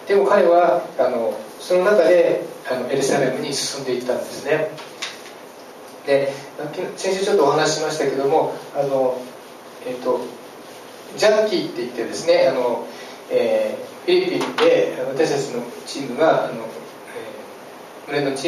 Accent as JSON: {"language": "Japanese", "region": "Nagano", "country": "Japan", "tie": "born or raised there", "said": "私は長野に育ってこう、まあ、周りにこう山でですね、高原 で隣の家も50メートルぐらい行かないといけないんですね。"}